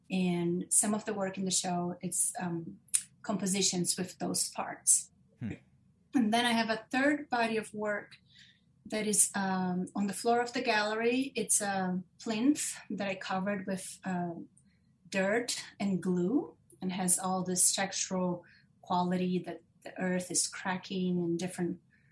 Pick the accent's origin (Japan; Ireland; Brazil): Brazil; São Paulo; English is a second language; moved away as an adult; now in United States; I also work at Anderson Ranch. I'm the studio coordinator for the ceramics department. And I'm originally from Brazil, from Sao Paulo, but I've been in U.S. for 9 years